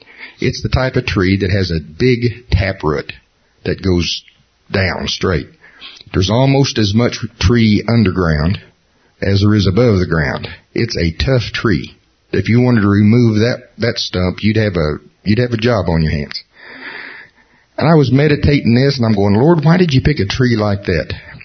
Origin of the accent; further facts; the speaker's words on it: Oklahoma, United States; I'm from Oklahoma, and my grandfather on my dad's side had a large combination ranch and farm.